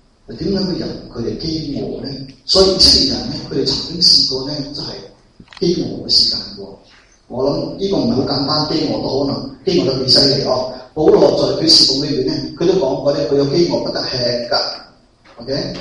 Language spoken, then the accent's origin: Cantonese; China; 所以咧，我哋中国人咧有个思想嘅就系